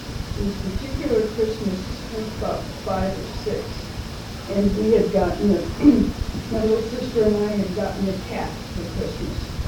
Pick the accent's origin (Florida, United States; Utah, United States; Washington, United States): Washington, United States; Seattle; I grew up in Seattle, next to the last of my mother's family.